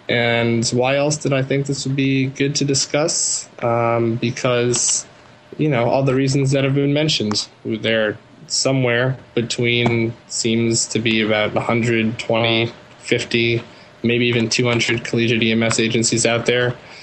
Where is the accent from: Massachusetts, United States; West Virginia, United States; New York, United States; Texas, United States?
New York, United States; I'm originally from New York, and I'm a volunteer at two services back home, transporting services.